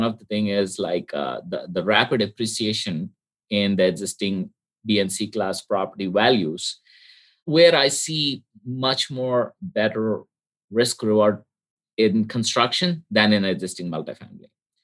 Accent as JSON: {"language": "English", "country": "India", "moved": "as an adult", "lives_now": "United States", "said": "I'm originally from India. So I immigrated to the US to pursue my master's in electrical engineering, University of Alabama, Huntsville."}